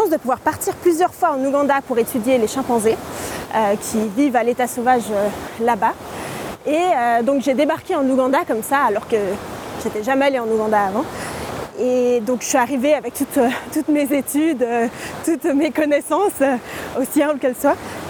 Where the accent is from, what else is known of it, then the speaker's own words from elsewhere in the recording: Geneva, Switzerland; J'ai grandi à Genève, maintenant je suis...